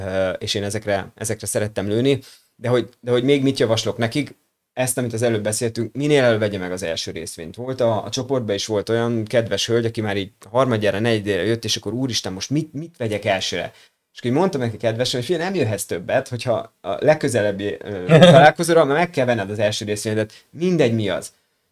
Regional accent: Budapest, Hungary; azon kívül, hogy pesti vagyok

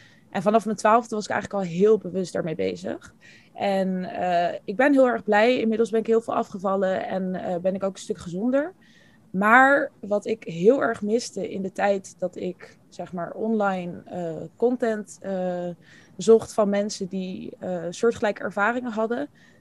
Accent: Amsterdam, North Holland, Netherlands; Ik kom uit Amsterdam. Ik ben 22 jaar.

